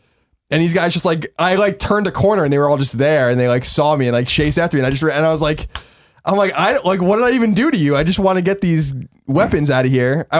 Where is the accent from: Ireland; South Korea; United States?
Ireland; I'm Irish.